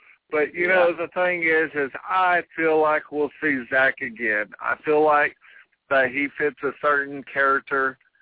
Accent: Galveston, Texas, United States; I grew up in Galveston.

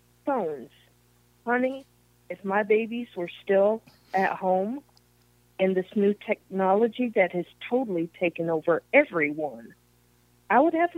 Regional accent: Knoxville, Tennessee, United States; I came from Knoxville, Tennessee, as you well know.

